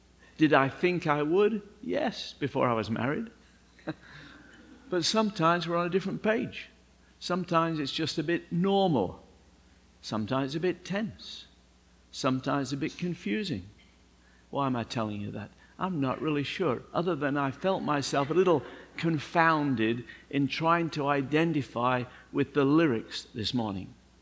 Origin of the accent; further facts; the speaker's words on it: England, United Kingdom; But maybe it's because I'm English, I don't know.